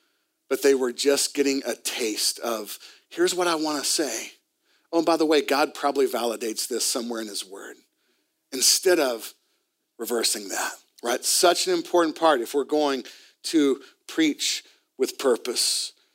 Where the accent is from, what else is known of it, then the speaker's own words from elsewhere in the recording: Vancouver, British Columbia, Canada; And I'm from Vancouver, right?